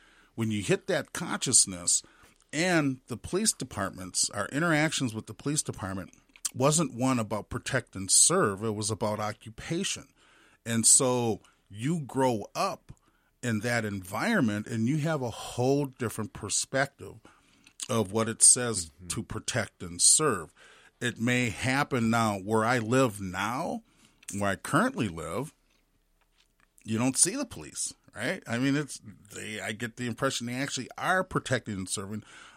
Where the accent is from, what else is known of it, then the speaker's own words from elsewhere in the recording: Minneapolis, Minnesota, United States; I'm born and raised in Minneapolis and grew up in North Minneapolis.